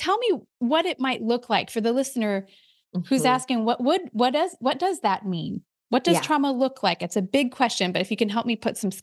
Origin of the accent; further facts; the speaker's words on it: Midwest, United States; So I am also a Midwesterner